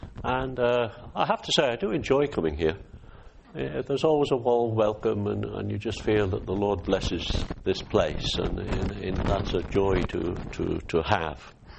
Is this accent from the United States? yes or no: no; Carmarthen, Wales, United Kingdom; born there; Because May 29th, 1943, I was born in Carmarthen. Dad was a pastor in Cardiff.